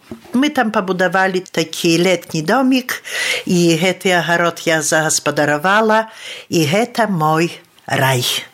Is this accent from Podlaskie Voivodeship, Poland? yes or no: yes; Kaszele, Podlaskie Voivodeship, Poland; now in Bielsk Podlaski, Poland; z wioski Kaszeli u gminie Orla. Rod mój mnohowiekowy. Mama moja z wioski Hrodali, a baćka z Kaszelą. Ja wyjechała do Bielska, ale to nie znaczy, że moja wioska u zabytci.